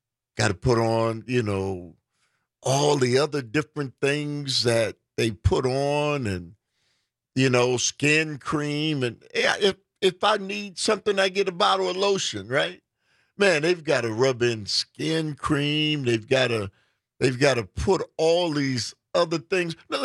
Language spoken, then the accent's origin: English; Milwaukee, Wisconsin, United States; And in my hometown of Milwaukee.